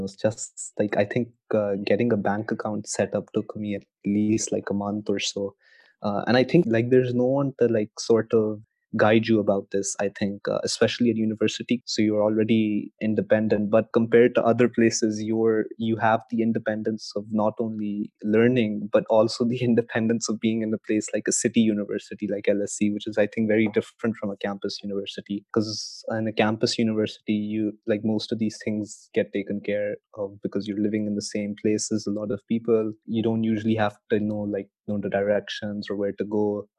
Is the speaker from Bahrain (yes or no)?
yes; Bahrain; moved away as an adult; now in London, United Kingdom; So I was actually coming from Bahrain, which is a small island in the Middle East. I don't think many people would have heard of it. So coming obviously from a place like that to a city like London was a very big transition.